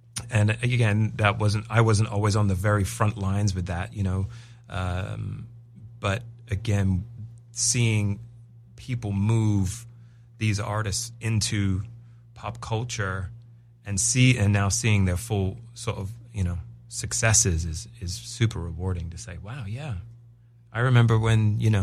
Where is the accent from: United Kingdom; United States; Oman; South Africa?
United Kingdom; England; I am English.